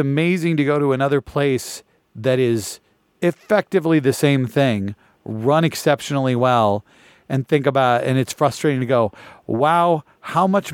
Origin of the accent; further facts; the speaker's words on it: Minnesota, United States; And we'd say, oh yeah, we're from Minnesota.